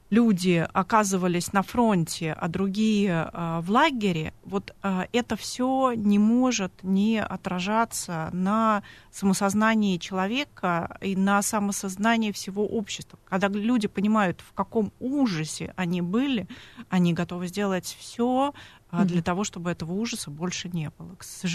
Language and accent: Russian; Poland; мое детство прошло в Польше, где стояла северная группа войск, мой папа был военным, у меня была няня полька